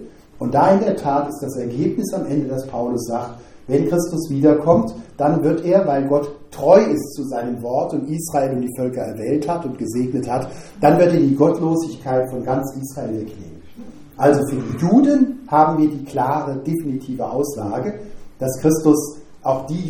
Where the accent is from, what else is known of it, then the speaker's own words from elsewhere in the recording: Rhineland, Germany; Und ich komme ja aus dem Rheinland, nicht in Köln